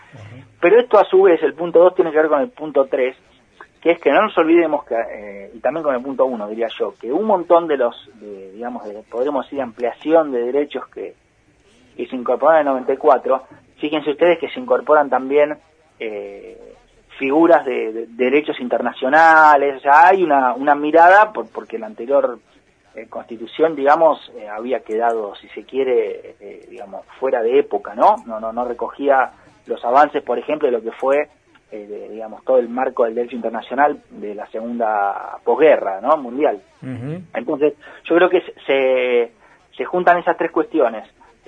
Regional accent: Argentina; nosotros como argentinos

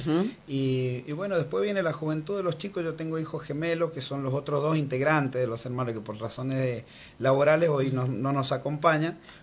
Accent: Cuyo, Argentina

